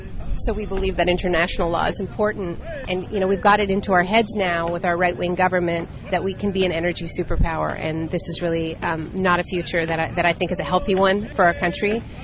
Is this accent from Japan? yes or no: no; Canada; I'm a Canadian.